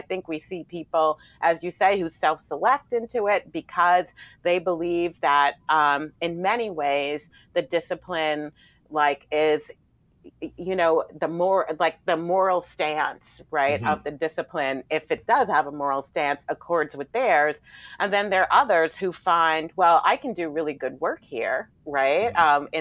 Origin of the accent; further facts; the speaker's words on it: Brooklyn, New York, United States; also born or lived in Canada; although I was born in Canada, right, I've lived here my entire life, basically, right? And I grew up in a low-income, racially segregated part of Brooklyn